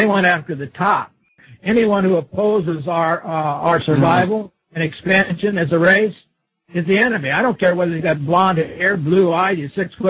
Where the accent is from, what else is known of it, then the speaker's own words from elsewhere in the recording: United States; I'm from the United States